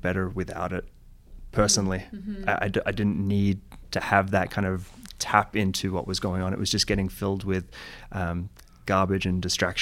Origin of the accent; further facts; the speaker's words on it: Australia; I'm Australian, obviously, coming from the Australian market.